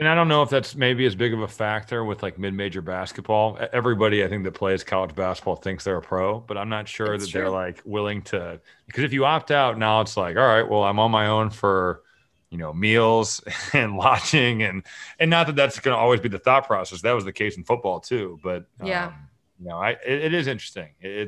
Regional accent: Valparaiso, Indiana, United States; Cause I'm from Valparaiso and we became friends

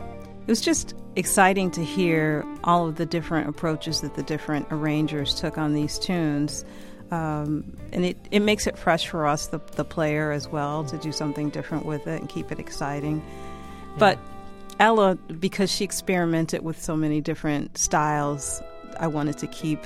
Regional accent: Detroit, Michigan, United States; And I grew up in Detroit. I'm a Motown baby.

